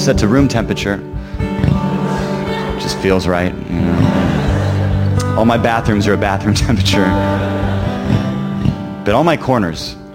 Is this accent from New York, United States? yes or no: no; Seattle, Washington, United States; born there; I was born in Seattle